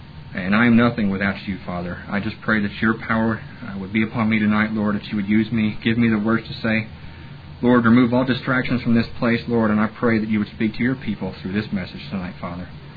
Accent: Kentucky, United States; I was raised in a Southern Baptist church in Kentucky. I am from the South. I may not sound like it, but I am from the South.

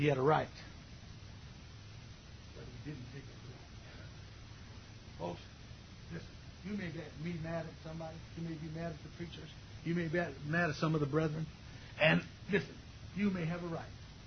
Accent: Riverside, California, United States; And by the way, I'm from Riverside, not San Bernardino.

